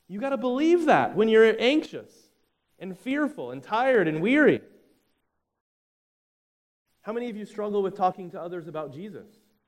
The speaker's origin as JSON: {"language": "English", "region": "Florida", "country": "United States", "tie": "born or raised there", "said": "And I grew up in South Florida, so we have strict codes about what houses have to be built like because of what? Hurricanes."}